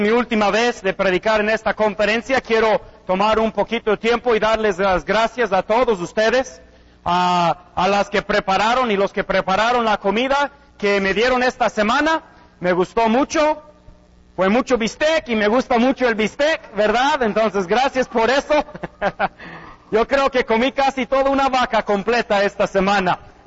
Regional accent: Mexico; Por muchos años y hasta ahorita quizá todavía me considero y me consideraba más mexicano que americano. Yo sé que no hablo así, yo sé que tengo un acento muy mal.

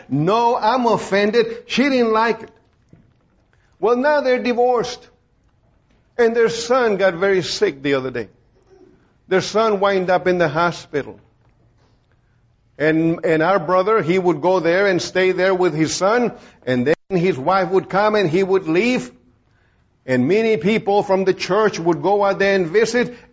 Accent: Beeville, Texas, United States; During the summer, I went to my hometown in Beeville.

